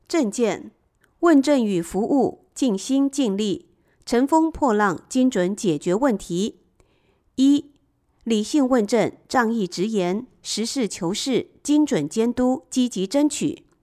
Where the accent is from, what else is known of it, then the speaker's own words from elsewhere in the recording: Hsinchu, Taiwan; 我是新竹人团长、新竹都团长